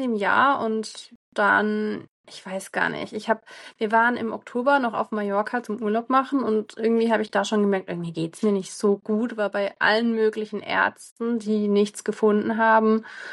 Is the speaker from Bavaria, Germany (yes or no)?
no; Freiburg, Baden-Württemberg, Germany; Ich bin jetzt 32 Jahre alt, hatte meine Diagnose im Dezember 22 und ich komme aus Freiburg.